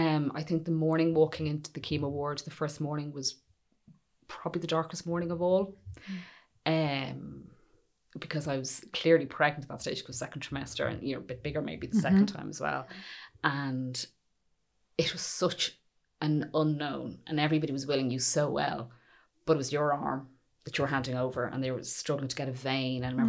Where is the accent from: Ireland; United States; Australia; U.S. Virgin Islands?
Ireland; Dublin, Leinster; even though I'm from Dublin.